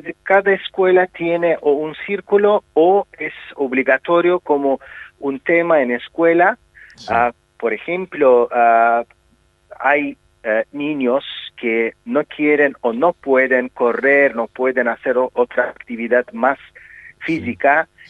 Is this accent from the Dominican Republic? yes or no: no; Azerbaijan; Spanish is a second language; Este año es año de Shusha en mi país. Shusha es una capital cultural de Azerbaiyán